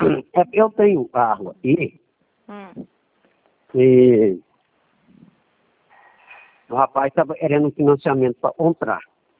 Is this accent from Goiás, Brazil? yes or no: no; Limeira, São Paulo, Brazil; sou de Limeira.